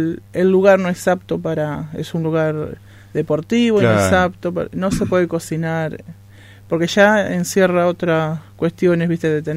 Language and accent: Spanish; Paysandú, Uruguay; Yo soy de Paysandú, Uruguay.